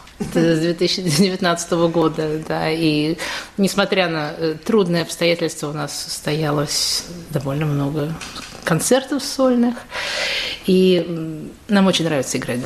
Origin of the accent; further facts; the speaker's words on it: Moscow, Russia; moved away as an adult; now in Australia; приехала из Москвы, я москвичка. Здесь, в Австралии, я уже 20 лет.